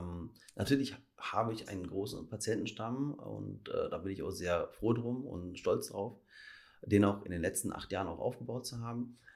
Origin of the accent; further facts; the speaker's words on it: North Rhine-Westphalia, Germany; ich bin halt aus dem Ruhrgebiet, aus dem tiefsten Pott.